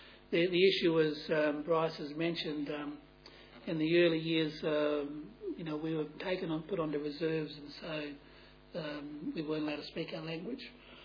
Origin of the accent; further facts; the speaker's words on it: Katanning, Western Australia, Australia; I was born in Katanning, which is a town in the southwest corner of Western Australia, and I grew up in an Aboriginal reserve till about 12, 13